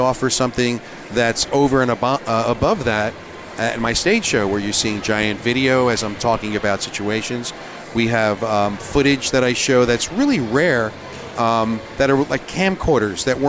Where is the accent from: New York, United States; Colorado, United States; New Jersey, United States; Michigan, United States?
New Jersey, United States; Kearny; you know, I grew up in Kearney, New Jersey. Not too far from here. We're in Nutley.